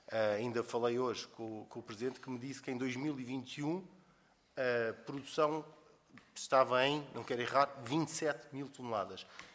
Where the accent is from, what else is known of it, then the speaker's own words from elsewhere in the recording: Oeste, Portugal; Eu estou aqui também porque sou do Oeste e portanto, tenho até essa sensibilidade bastante presente